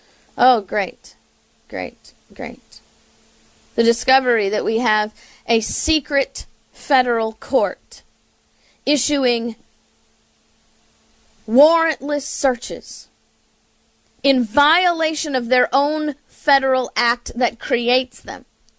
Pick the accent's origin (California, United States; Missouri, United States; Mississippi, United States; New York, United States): Missouri, United States; St. Louis; now in Florida, United States; I can't say me because I'm originally from St. Louis, but the majority of the people north of I-4 are actually Floridians.